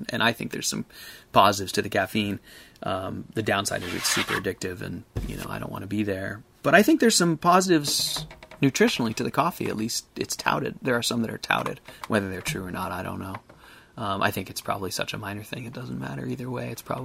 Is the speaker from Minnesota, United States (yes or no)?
no; Seattle, Washington, United States; I grew up in Seattle, you know, I grew up in Seattle in the 80s, in the 70s, 80s and 90s. I grew up in Seattle when Starbucks was founded.